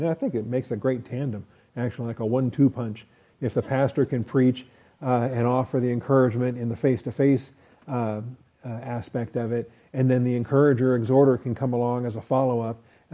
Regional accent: Seattle, Washington, United States; there's a kid I grew up with in Seattle who outgrew his skeletal system.

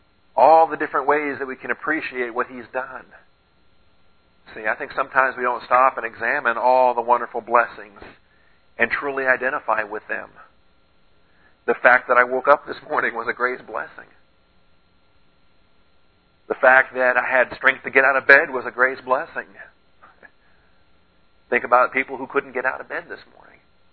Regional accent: West Coast, United States; now in Texas, United States; I grew up on the West Coast, and you know, earthquakes is something you grow up

